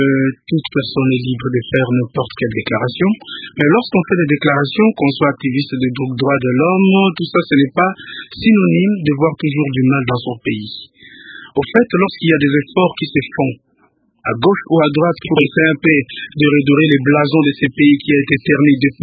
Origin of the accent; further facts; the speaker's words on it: DR Congo; je suis natif de ces pays, je suis congolais